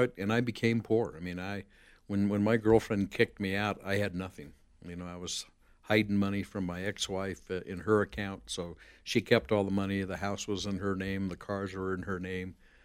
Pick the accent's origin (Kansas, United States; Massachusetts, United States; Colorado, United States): Colorado, United States; Denver; Born and raised in Denver, Colorado. Born 1951 to a family that had three other brothers and mom and dad. Grew up a Catholic.